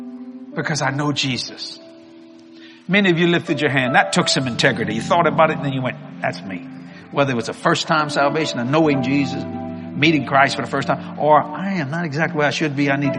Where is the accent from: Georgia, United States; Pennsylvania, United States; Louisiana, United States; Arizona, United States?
Louisiana, United States; I'm a Cajun. I'm proud of my heritage.